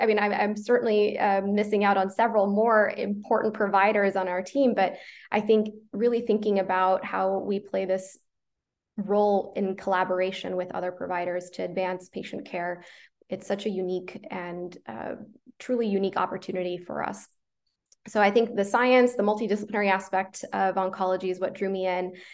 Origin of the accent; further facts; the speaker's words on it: Iowa, United States; Yes, I grew up in Iowa. I went to the University of Iowa for undergrad and medical school